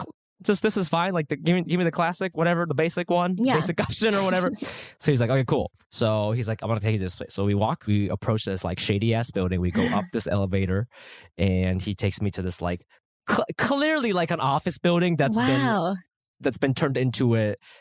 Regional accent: United States; So I, because I grew up in America, I just have this like, or like, I've been living in New York.

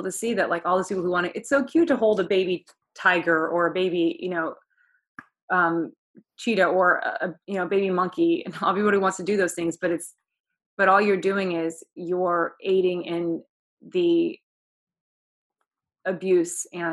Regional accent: Oklahoma, United States; And I'm also from Oklahoma.

